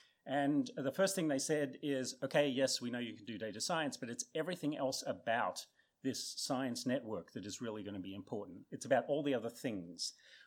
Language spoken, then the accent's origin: English; Tasmania, Australia; And watch out, I am from Tasmania.